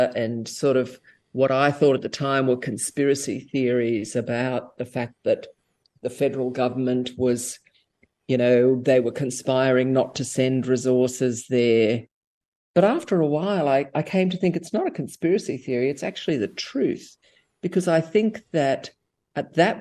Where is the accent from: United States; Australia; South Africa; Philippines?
Australia; I grew up in Australia, and, you know, I knew we had bushfires, but I had no personal direct experience of any kind of natural disaster